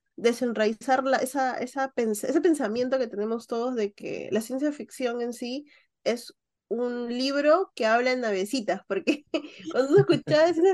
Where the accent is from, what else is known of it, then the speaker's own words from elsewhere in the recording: Peru; desde mi punto de vista como peruana lo veo